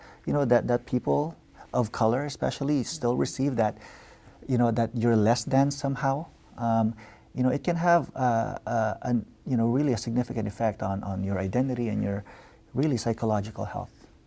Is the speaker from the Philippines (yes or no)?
yes; Philippines; accent: Filipino; English is a second language; now in United States; When I moved here from the Philippines, I was trying to fit in, you know, I was trying to, you know, to get rid of my Filipino accent when I spoke English.